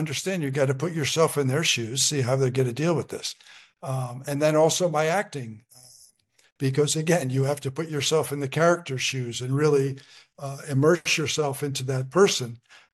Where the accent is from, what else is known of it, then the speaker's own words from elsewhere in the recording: New Jersey, United States; both of my parents were very independent, and they raised six really independent people, and we're from Jersey.